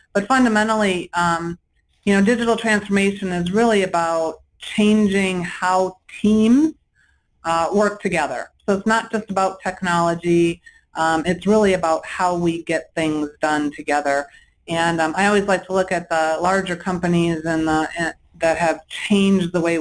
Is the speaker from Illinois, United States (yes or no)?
yes; Chicago, Illinois, United States; So I grew up outside Chicago, so lived quite urban and suburban Chicago, large high school, three siblings